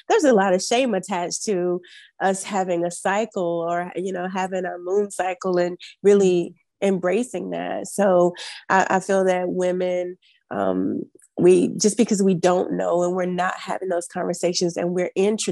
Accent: Winston-Salem, North Carolina, United States; from Winston-Salem, North Carolina. A lot of people are really shocked to know that I'm from North Carolina, especially little Winston-Salem.

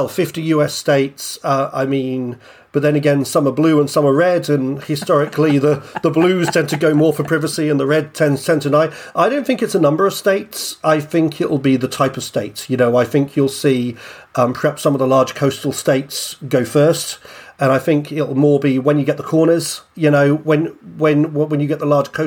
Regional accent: Ireland; now in United Kingdom; Should I answer that culturally as an Irishman?

